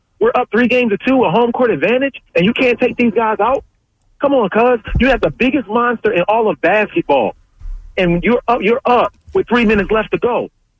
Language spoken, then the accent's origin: English; Philadelphia, Pennsylvania, United States; I'm from Philly. I don't do this earthquake crap, buddy.